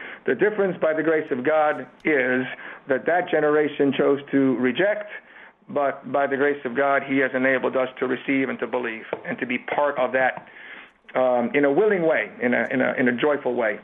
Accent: New York City, New York, United States; I grew up in New York City, but I had to watch it on TV.

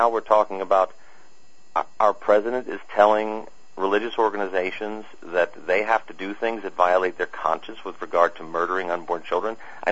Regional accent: United States; Well, as an American, I'll agree with you.

